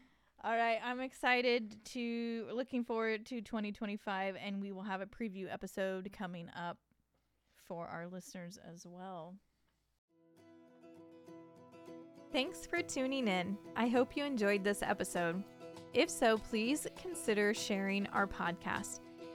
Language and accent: English; the North, United States; We've born and raised in the North, and so we've never had to go through that reconciliation or any of that part.